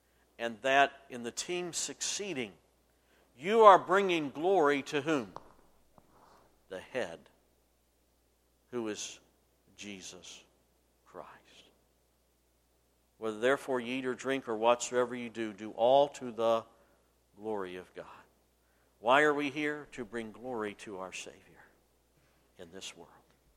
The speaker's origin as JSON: {"language": "English", "town": "Roanoke", "region": "Virginia", "country": "United States", "tie": "born or raised there", "said": "I grew up in Roanoke, Virginia, about 3 hours from Charlottesville."}